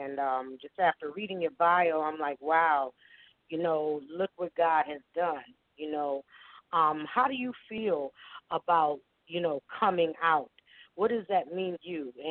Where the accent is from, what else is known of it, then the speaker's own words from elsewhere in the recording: Stamford, Connecticut, United States; also born or lived in New Haven / Bridgeport / Norwalk; I'm from Stamford, Connecticut. Richmond, I lived a little bit of everywhere. So I'm from Stamford, but I've lived in New Haven, Bridgeport, Norwalk.